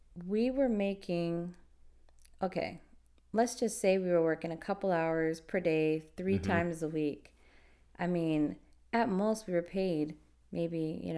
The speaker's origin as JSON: {"language": "English", "country": "United States", "said": "But I, being American, said, okay, well, let me go and see what else I can get."}